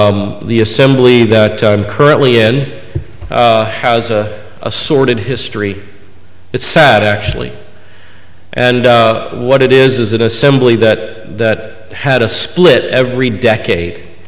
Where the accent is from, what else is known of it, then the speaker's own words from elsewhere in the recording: Kansas City, Missouri, United States; now in Overland Park, United States; I come from Kansas City, and I actually live on the Kansas side in a suburb called Overland Park.